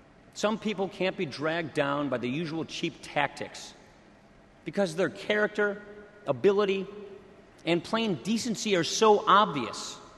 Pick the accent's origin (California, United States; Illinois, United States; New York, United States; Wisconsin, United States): Wisconsin, United States; Janesville; My home state voted for President Obama. When he talked about change, many people liked the sound of it, especially in Janesville, where we were about to lose a major factory. A lot of guys I went to high school with worked at that GM plant.